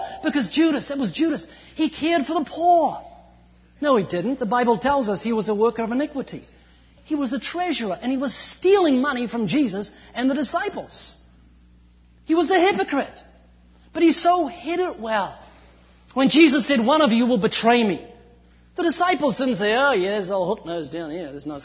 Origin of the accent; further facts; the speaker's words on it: New Zealand; moved away as an adult; now in United States; I'm originally from New Zealand, although you wouldn't know, I've lost my accent, I've been living in California for 14 years.